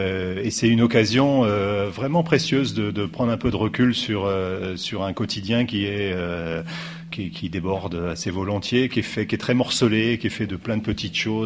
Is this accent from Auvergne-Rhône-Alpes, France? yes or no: yes; Grenoble, Auvergne-Rhône-Alpes, France; moi j'ai un peu moins de 60 ans, je suis né à Grenoble et j'ai grandi dans cette ville.